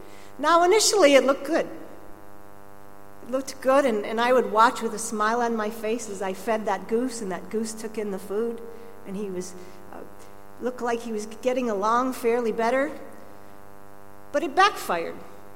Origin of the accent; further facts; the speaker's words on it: Minnesota, United States; For example, in my hometown in Minnesota, the United States